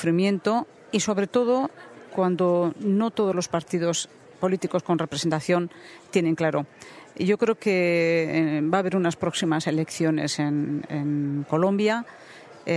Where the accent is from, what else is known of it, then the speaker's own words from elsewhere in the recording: Basque Country, Spain; nosotros tenemos vínculos como vascos